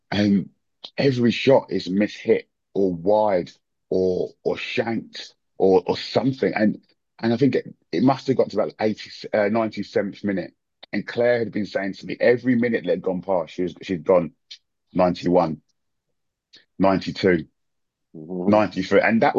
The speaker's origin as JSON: {"language": "English", "region": "London", "country": "United Kingdom", "said": "Well, I am from London, but I also can be from Australia."}